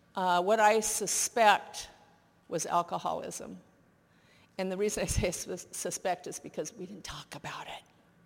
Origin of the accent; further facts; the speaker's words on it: Denver, Colorado, United States; I was born in Denver, so we'd go from Denver every summer back to the East Coast where all the relatives were.